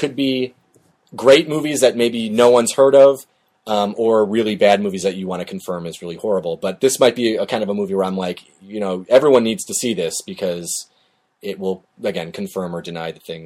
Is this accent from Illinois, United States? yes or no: yes; Chicago, Illinois, United States; I'm from Chicago, born and raised here. I love movies that take place here and show off the city.